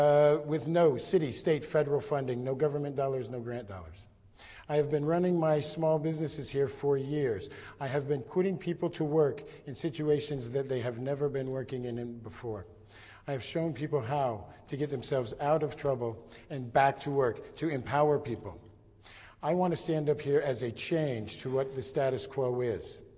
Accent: Kokomo, Indiana, United States; now in Indianapolis, United States; I grew up in Kokomo, Indiana. For the last 20 plus years, I've been living here in Indianapolis.

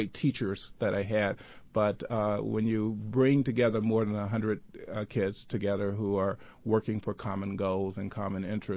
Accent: Greenville, Mississippi, United States; because I grew up in Greenville, Mississippi.

